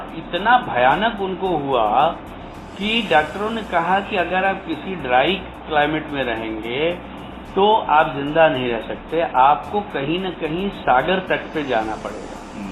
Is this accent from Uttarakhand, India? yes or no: no; Uttar Pradesh, India; हम लोग उत्तर प्रदेश से बिलोंग करते हैं